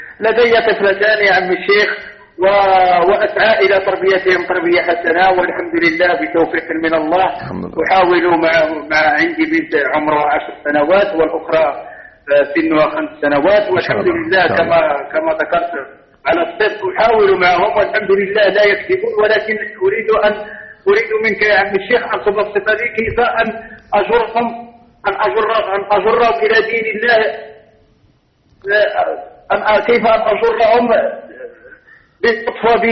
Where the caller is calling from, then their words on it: Morocco; عن التقاليد هنا عندنا في المغرب